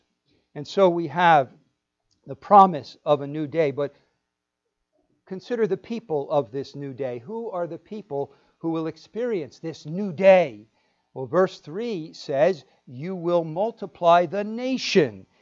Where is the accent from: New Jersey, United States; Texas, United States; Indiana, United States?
New Jersey, United States; I can say that because I'm from New Jersey, but I bet you couldn't tell, could you? I lost my accent.